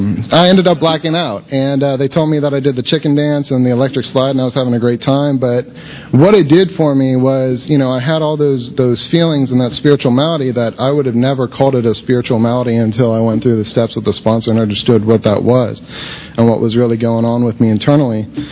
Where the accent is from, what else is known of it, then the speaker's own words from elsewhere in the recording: Brandon, Florida, United States; I grew up here in Brandon, just a little bit close to Tampa. My family was Lutheran